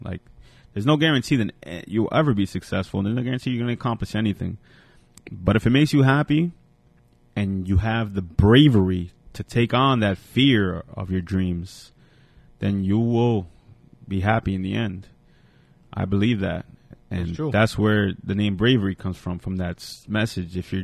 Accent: Paterson, New Jersey, United States; And we're from

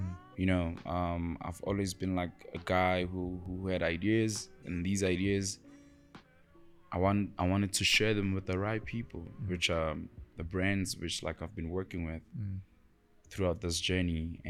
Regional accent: Pretoria, Gauteng, South Africa; I'm from Pretoria, born, raised in Pretoria, birthed in Pretoria.

